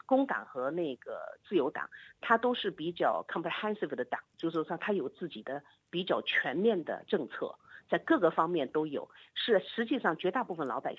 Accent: China; moved away as an adult; 我们是从大陆来的，我们是有原来都没有什么宗教信仰的

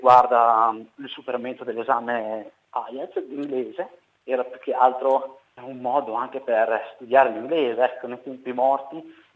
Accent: Medolla, Emilia-Romagna, Italy; moved away as an adult; now in Australia; Ho compiuto 29 anni l'anno scorso, tornando per i 30 quest'anno, e vengo da Medolla, un paesino della provincia di Modena, nella bassa modenese, famosa per la nebbia d'inverno e le zanzare d'estate.

